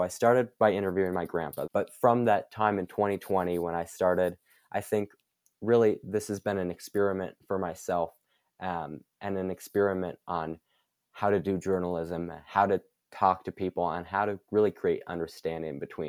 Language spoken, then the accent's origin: English; Bozeman, Montana, United States; also born or lived in Vermont / Utah; I grew up here mostly. I was born in Vermont and we lived in Utah for less than a year, but primarily I've just been in Bozeman here.